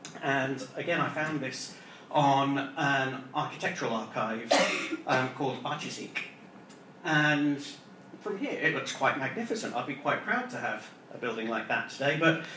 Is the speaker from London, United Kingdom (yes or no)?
no; Cambridge, East of England, United Kingdom; Now, when I talk about Cambridge, I'm talking about my hometown.